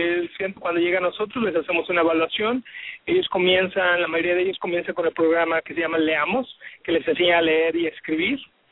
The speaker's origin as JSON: {"language": "Spanish", "country": "Mexico", "said": "Yo soy originario de México"}